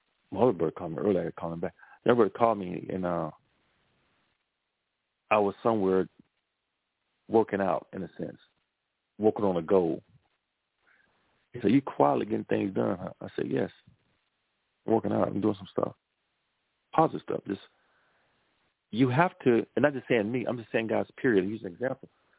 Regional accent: Louisiana, United States; I'm from Louisiana, so we love seasoned salt on the sashers, you know.

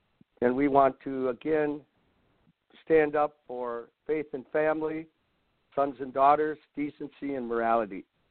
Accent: Watertown, Wisconsin, United States; we're going to have another meeting in Watertown, my hometown, with several of our top government leaders in Wisconsin

